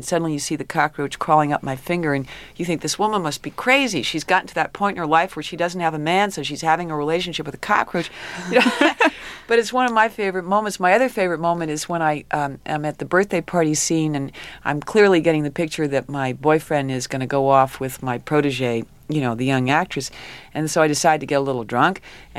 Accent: New York, United States; I've had a couple of experiences at knife point and gunpoint just from being a New Yorker, you know.

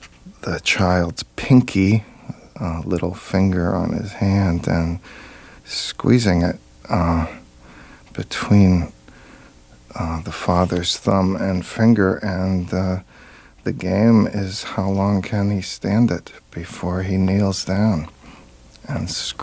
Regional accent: Allentown, Pennsylvania, United States; I grew up in Allentown, PA, and was a jock

